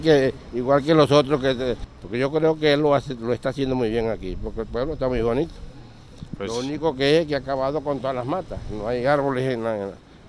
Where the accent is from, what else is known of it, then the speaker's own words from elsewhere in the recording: Venezuela; Vivo aquí, no soy de aquí, soy venezolano.